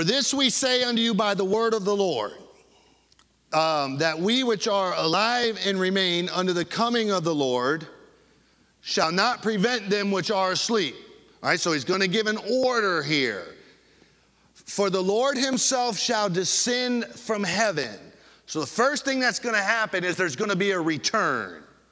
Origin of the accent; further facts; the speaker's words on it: Fort Lauderdale, Florida, United States; I said, I'm from Fort Lauderdale, Florida.